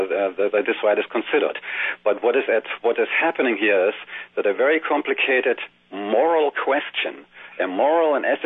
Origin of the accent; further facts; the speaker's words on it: Leipzig, Saxony, Germany; born there; English is a second language; I'm a citizen of Germany. I was born in Leipzig in 1940, and I experienced the saturation bombing of that city.